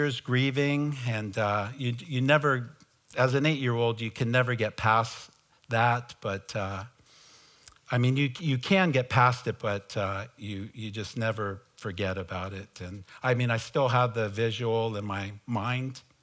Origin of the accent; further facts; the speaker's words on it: San Bruno, California, United States; I grew up in San Bruno, just south of San Francisco. I went to a Catholic grammar school, Catholic high school.